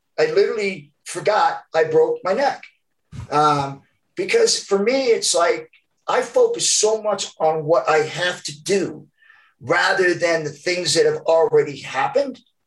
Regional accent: Georgia, United States; born there; accent: Southern; I mean, I have an accent anyways, a Southern accent. Cause I was born in Georgia. And so I've never lost the accent

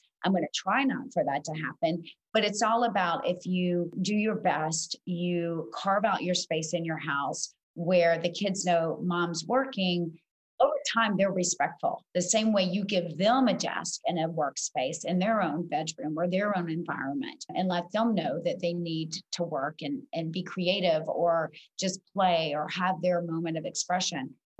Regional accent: Georgia, United States; I grew up in South Georgia.

